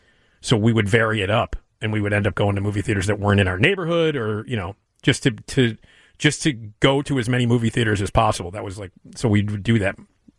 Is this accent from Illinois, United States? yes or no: yes; Chicago, Illinois, United States; I grew up here in Chicago. I've never lived anyplace else. I wouldn't want to live anyplace else than this city. Grew up just blocks away from Wrigley Field.